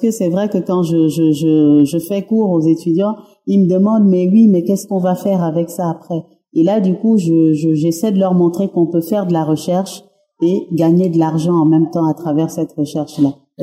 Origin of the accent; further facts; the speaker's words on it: Gabon; J'ai fait mes études à Rouen. Je suis gabonaise